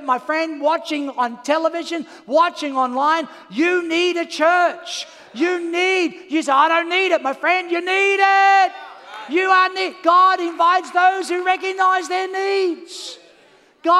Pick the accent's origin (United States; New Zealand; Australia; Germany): Australia; Where are you from? I'm from Australia.